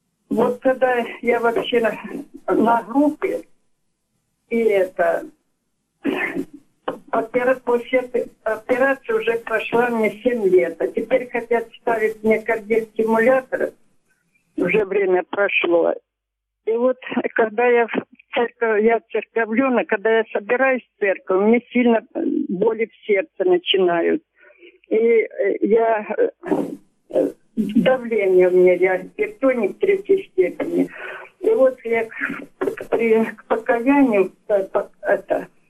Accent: Rostov Oblast, Russia; Я из Старцинского района Ростовской области.

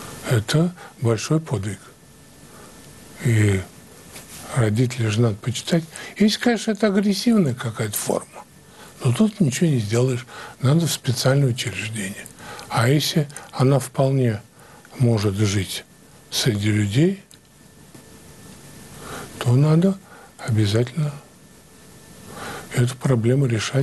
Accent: Moscow, Russia; Мы, москвичи, вот очень даже замечательно получилось

